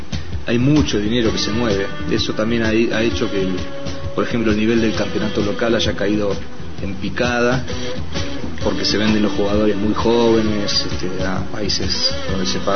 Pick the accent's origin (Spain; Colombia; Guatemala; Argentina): Argentina; como argentino por distintas características, digamos, de la muy temprana implantación del fútbol como deporte popular